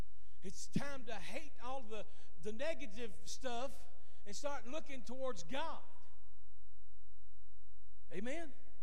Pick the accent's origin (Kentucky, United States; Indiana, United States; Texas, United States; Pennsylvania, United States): Texas, United States; Why is it that I'm here from East Texas, this old fat bald-headed boy standing here talking to you two boys